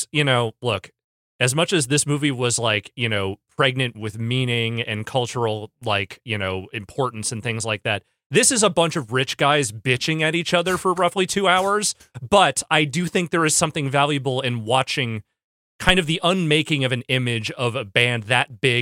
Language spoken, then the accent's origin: English; Petaluma, California, United States; They're a Bay Area band. They played in my hometown.